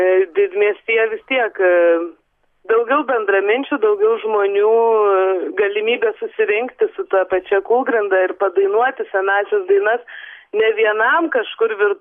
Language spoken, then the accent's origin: Lithuanian; Vilnius, Vilnius County, Lithuania; mes esam gimę ir užaugę Vilniuje arba prie Vilniaus.